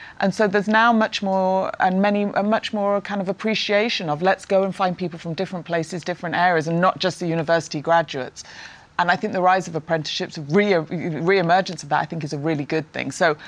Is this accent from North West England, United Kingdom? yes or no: yes; Prestwich, North West England, United Kingdom; I grew up in the north of England, in Prestwich, Manchester.